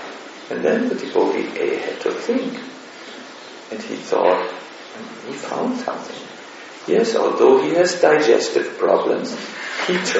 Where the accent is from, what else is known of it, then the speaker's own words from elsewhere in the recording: Germany; because I'm from Germany and extremely critical.